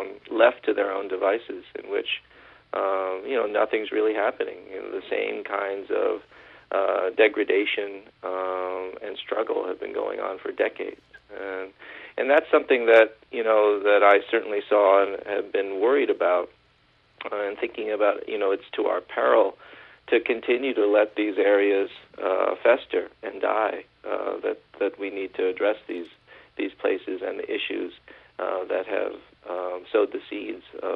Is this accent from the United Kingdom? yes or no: no; United States; And I think that's part of what came into the book for me as an American.